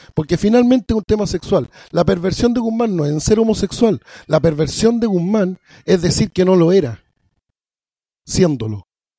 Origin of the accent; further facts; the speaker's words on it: Temuco, Araucanía, Chile; also born or lived in Villarrica; Yo soy de Temuco y de Villarrica.